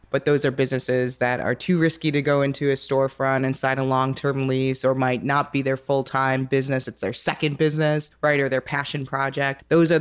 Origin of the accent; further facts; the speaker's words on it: Chicago, Illinois, United States; born there; I was born in Chicago. You know, you just kind of have like this attachment to a city over time.